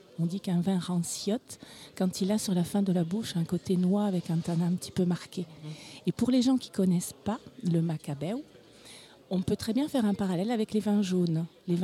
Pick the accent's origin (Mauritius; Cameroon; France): France; Bourgogne-Franche-Comté; now in Tresserre, France; Je viens de Tresserre. Je vis à Tresserre depuis 30 ans. J'ai fait en 2020 mes 30e vendanges, mais je suis d'origine bourguignonne.